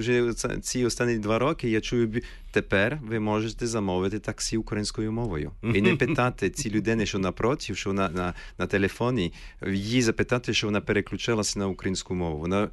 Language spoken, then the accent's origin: Ukrainian; France; Я народився у Франції, правда, але я виріс у українському середовищі, де виключно з батьками говорили, і ще говорю українською мовою.